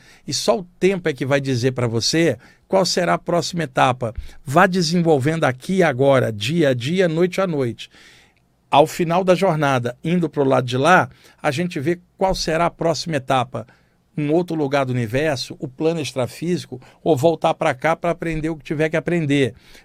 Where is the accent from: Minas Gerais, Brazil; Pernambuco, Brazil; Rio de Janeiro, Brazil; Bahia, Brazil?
Rio de Janeiro, Brazil; now in São Paulo, Brazil; Desde que eu vim do Rio para São Paulo, a minha área de São Paulo foi sempre a Zona Sul. Fiquei hospedado no Jabaquara um tempo, fiquei na Vila Mariana, morei ali na Rua Jureia, uma transversal da Luiz Góes, ali na Santa Cruz, e hoje eu moro na Rua Carneiro da Cunha